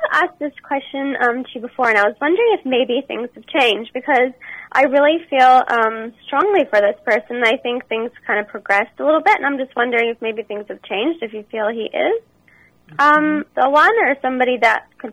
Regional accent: Canada; I'm from Canada

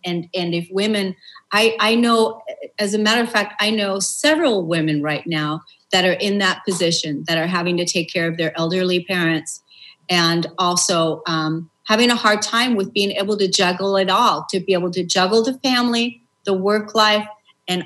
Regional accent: Germany; when I grew up in Germany, and my mother was a single mother

